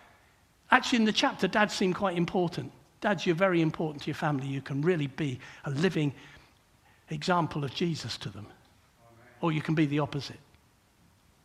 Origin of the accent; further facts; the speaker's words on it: Luton, East of England, United Kingdom; and I'm from Luton originally.